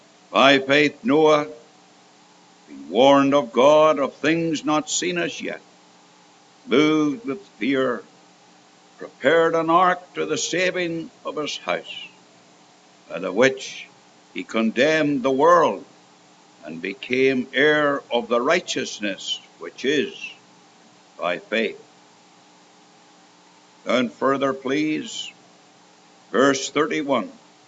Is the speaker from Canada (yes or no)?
yes; Canada; and I'm a Canadian. You know by my accent.